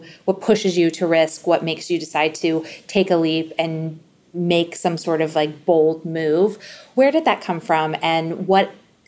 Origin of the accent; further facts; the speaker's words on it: San Diego, California, United States; technically Midwestern, even though I grew up in San Diego.